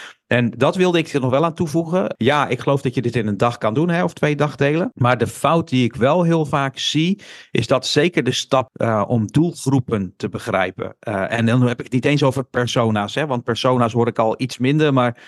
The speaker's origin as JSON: {"language": "Dutch", "country": "Netherlands", "said": "Hè, dat zijn wij Nederlanders natuurlijk heel direct in."}